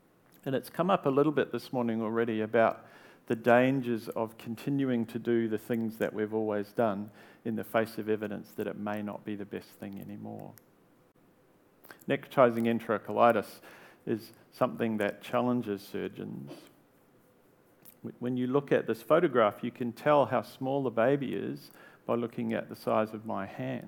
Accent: New Zealand; Now, you have to put an all-black picture in a talk as a New Zealander involving Australians.

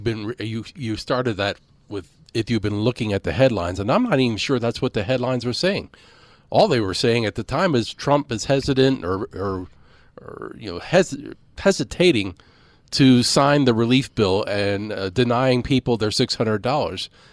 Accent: Pennsylvania, United States; I'm kind of looking for my home state, Pennsylvania

